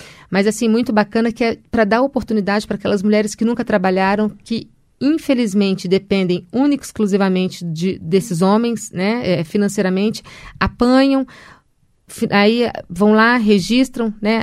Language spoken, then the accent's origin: Portuguese; Brazil; É o país que a gente vive, é o país que a gente ama e é o país que a gente quer estar. Então, nós somos brasileiros